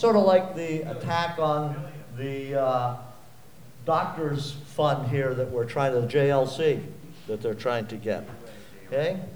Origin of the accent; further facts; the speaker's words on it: Plymouth, New Hampshire, United States; I am from Plymouth right here. I own the Deer Farm, slightly south of Plymouth here.